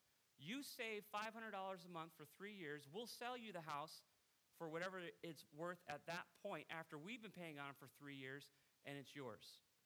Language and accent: English; Preston, Connecticut, United States; I'm 17 years old. I'm from Preston, Connecticut. I have no money.